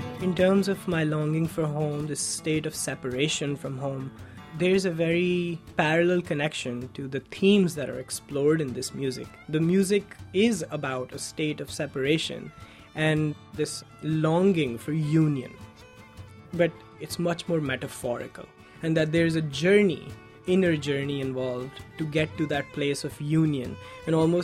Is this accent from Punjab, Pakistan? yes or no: yes; Multan, Punjab, Pakistan; I grew up in Pakistan in a city called Multan. It's known as the city of saints.